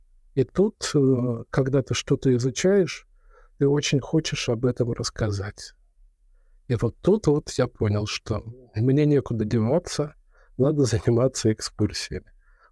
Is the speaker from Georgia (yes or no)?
no; Saint Petersburg, Russia; now in Moscow, Russia; когда мне позвонили в очередной раз из моего родного города Петербурга, спросили, как там дела, я сказал, у нас в Москве. И вот на этой мысли поймал себя, что я стал стал москвичом.